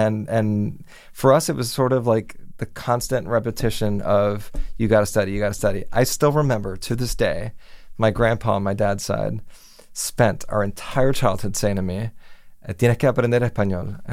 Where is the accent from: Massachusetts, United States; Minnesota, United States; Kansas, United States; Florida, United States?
Florida, United States; Miami; So growing up in Miami and working in local news in Miami, where I got my start, I started down there in the mid-90s